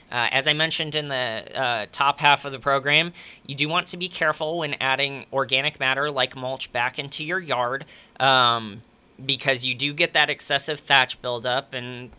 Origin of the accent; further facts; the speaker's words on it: Kansas City, Missouri, United States; I'm from Kansas City. The weather that we've had up there, at least in my experience, is typically going to be less extreme.